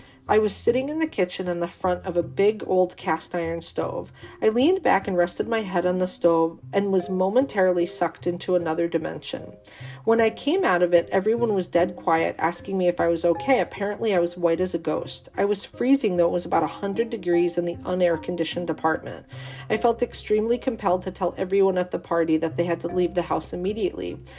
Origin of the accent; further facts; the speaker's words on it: Clifton Park, New York, United States; I'm from Clifton Park, but my friends from Waterford told me later